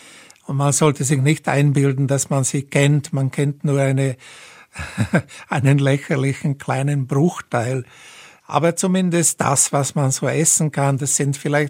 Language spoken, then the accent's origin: German; Bratislava, Bratislava Region, Slovakia; first language Hungarian; German is a second language; meine Muttersprache ist eigentlich Ungarisch, wenn ich es so sagen kann. Das heißt, das war die erste Sprache, die ich gesprochen habe. Obwohl, den Wurzeln nach sind wir deutscher Abstammung, so wie mein Name schon verrät. Pressburg hatte zeitweise so um die 60% deutschsprachige